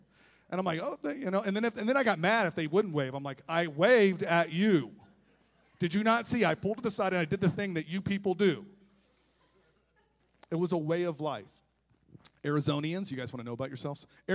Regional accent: Melbourne, Florida, United States; I'm from the city, I'm from Melbourne, Florida

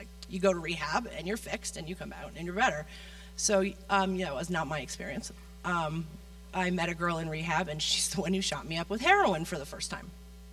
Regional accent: Connecticut, United States; So I didn't grow up in a Christian household. I grew up back east in Connecticut, about 25 minutes outside New York City.

